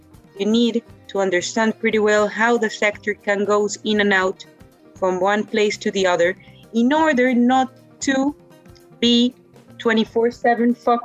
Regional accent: Colombia; English is a second language; My second passion is, of course, my hometown, Colombia. Colombia, to me, it's an amazing country

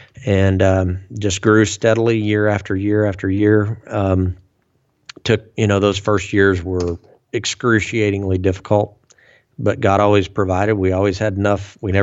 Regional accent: Fort Smith, Arkansas, United States; And I got picked up for an Air National Guard slot in my hometown of Fort Smith.

